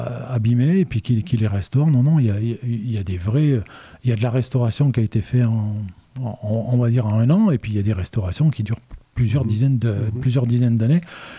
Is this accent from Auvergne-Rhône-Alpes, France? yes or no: yes; Auvergne-Rhône-Alpes, France; moi, je suis originaire de l'Ardèche, donc bien évidemment, je voyais passer chaque année à deux pas de la maison le rallye Monte Carlo.